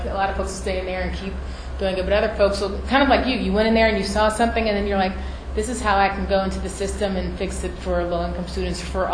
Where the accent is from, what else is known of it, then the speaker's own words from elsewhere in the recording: Houston, Texas, United States; eighth graders go on a field trip from Washington, D.C., and we're from Houston, so that's quite a trek.